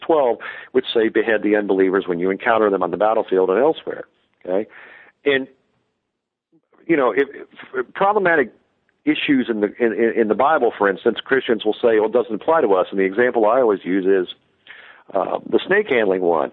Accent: Kentucky, United States; and I knew some of them growing up in Kentucky, the so-called snake handler churches

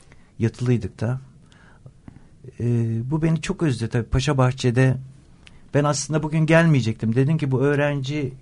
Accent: Istanbul, Turkey; Ben bir İstanbullu olarak, ben İstanbul Erkek Lisesi'nde okudum ve Boğaz'a bakarak okudum hep.

